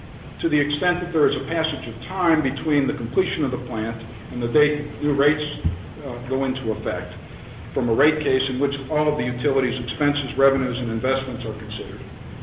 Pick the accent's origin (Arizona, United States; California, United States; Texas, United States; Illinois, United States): Texas, United States; El Paso; I'm from El Paso. I represent the city of El Paso in this proceeding.